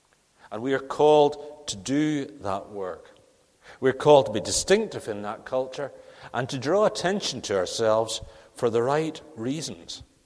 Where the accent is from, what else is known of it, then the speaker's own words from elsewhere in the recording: Northern Ireland, United Kingdom; the features of growing up in Northern Ireland and of travelling through the countryside in Northern Ireland